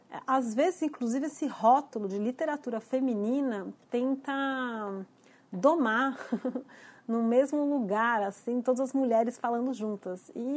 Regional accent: Ubatuba, São Paulo, Brazil; cresci em Ubatuba, que é um lugar de praias e que a gente recebia, quando era pequena, muitos turistas, inclusive franceses, alemães, mas mesmo de outras regiões do país.

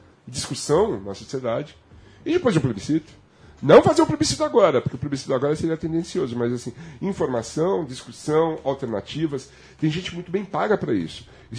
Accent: São Paulo, Brazil; Não, eu não sou ciclista, eu sou paulistano.

